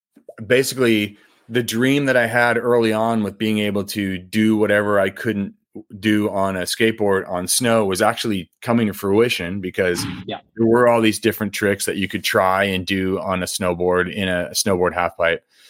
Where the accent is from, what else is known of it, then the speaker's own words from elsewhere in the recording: New England, United States; growing up in New England and trying to make something happen back there.